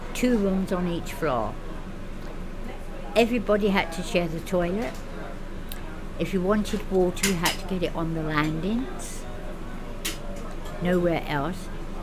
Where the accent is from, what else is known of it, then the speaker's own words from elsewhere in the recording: London, United Kingdom; born there; I was born on 5th of February 1927, and I was born in the University College Hospital. My mother at that time lived in Goodge Place.